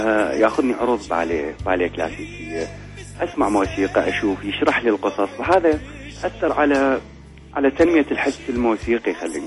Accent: Iraq; إحنا النظرة للفنان ما تعطي حقه عندنا بالعراق

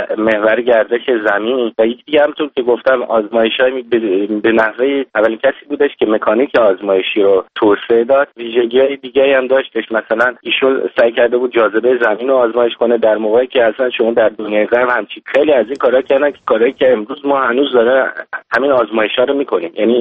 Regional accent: Iran; ما که ایرانی هستیم

